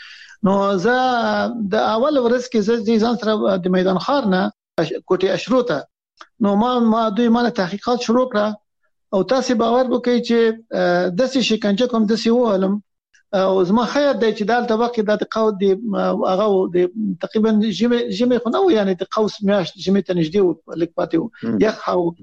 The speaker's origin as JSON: {"language": "Pashto", "country": "Afghanistan", "said": "موږ د افغانستان خلک خواریکش دی"}